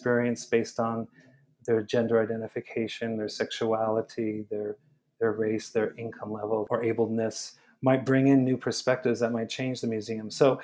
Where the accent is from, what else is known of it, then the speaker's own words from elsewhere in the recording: Los Angeles, California, United States; I grew up in Los Angeles.